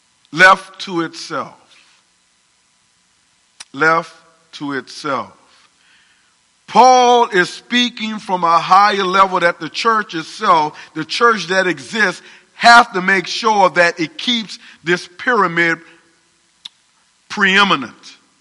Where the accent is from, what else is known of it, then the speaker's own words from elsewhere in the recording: New Orleans, Louisiana, United States; In other words, I'm from New Orleans. Some people can say it different. Greater New Orleans, the Crescent City, however you want to say it. But there are certain things about New Orleans that I grew up with that I love.